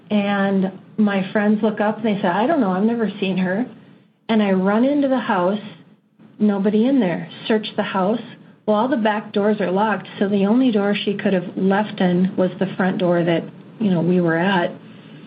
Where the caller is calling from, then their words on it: Minnesota, United States; I'm calling from Minnesota.